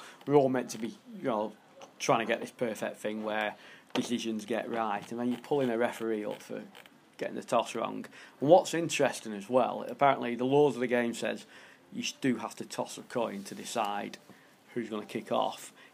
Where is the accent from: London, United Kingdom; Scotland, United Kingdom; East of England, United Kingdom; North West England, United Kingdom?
North West England, United Kingdom; Preston; Like, I know the guys from Preston, I'll stand, I'm not just standing up for someone in my hometown or whatever